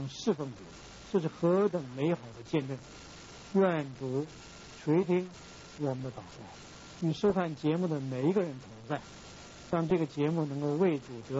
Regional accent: China; 闪族啊，就是我们东方人，那我们中国人都属于闪族，是老大。

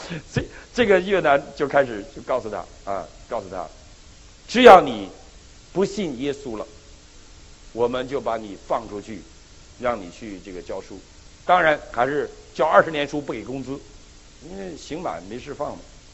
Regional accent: Northeast China, China; 我们东北人当年都学俄文

